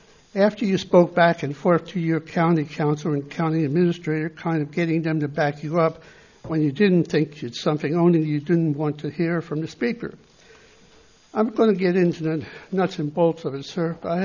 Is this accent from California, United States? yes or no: yes; Los Osos, California, United States; from Los Sosos, where close by is a town that is boasted as being the happiest place in the nation.